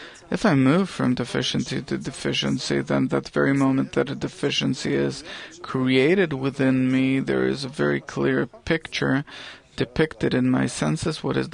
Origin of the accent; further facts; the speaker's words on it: Haifa, Haifa District, Israel; now in Tel Aviv, Israel; I'm from Haifa originally, now in Tel Aviv.